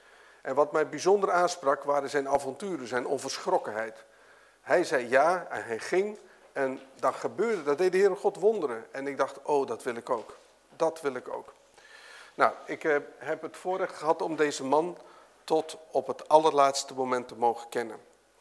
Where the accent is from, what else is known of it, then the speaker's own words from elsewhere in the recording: Zeist, Utrecht, Netherlands; Ik kom dus ook gewoon uit Zeist. Ik ben lid van de gereformeerde kerk Vrijgemaakt in de Van Reneweg.